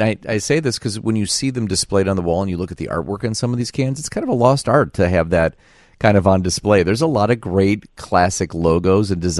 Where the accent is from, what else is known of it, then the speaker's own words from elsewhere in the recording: Chicago, Illinois, United States; And we had all the vintage beers that we grew up in Chicago, and those are some of the cans that I remember growing up.